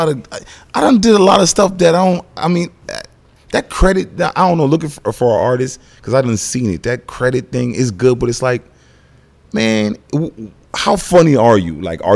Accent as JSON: {"language": "English", "town": "Bridgeport", "region": "Connecticut", "country": "United States", "tie": "born or raised there", "also_born_or_lived": "Stamford", "said": "Yeah, I was born in Stanford, came to Bridgeport young, and, you know, Bridgeport, born and raised, man."}